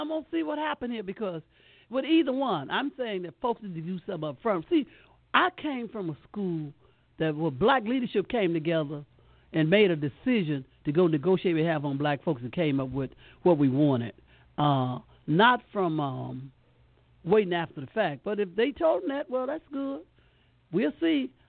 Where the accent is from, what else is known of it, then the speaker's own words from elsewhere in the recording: Montgomery, Alabama, United States; I come from Montgomery, So I know it was three